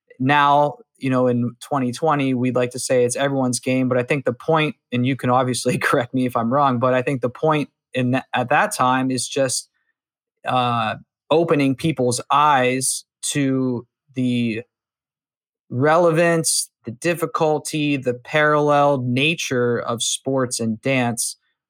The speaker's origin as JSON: {"language": "English", "town": "Youngstown", "region": "Ohio", "country": "United States", "said": "I'm from Youngstown, Ohio, which is just about an hour from Pittsburgh. Growing up, one of my sports was baseball as well."}